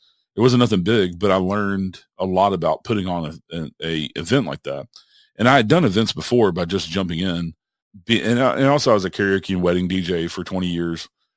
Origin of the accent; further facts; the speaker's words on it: Huntsville, Tennessee, United States; well, I'm from Huntsville, Tennessee